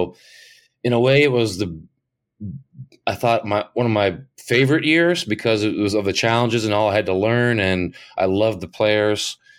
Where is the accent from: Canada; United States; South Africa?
Canada; We're Canadian. We were living in the U.S.